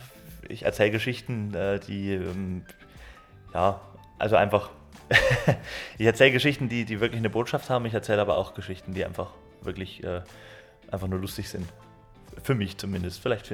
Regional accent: Thuringia, Germany; Ich komme aus Thüringen, Südthüringen.

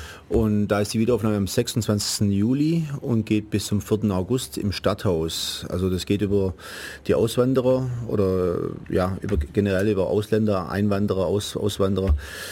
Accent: Italy; now in Germany; Nee, ich bin Italiener.

